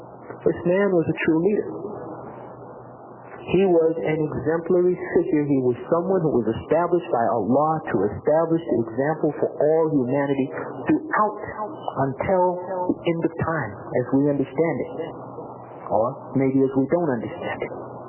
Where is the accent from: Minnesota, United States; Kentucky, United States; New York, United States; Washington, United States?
New York, United States; New York City; born there; I come from America. I keep going back to that because I've watched my country, the country I come from, I've watched it go down, morally, go way down. I was born in a part of the United States, in New York City, Manhattan. I was born in Harlem, New York, Harlem Hospital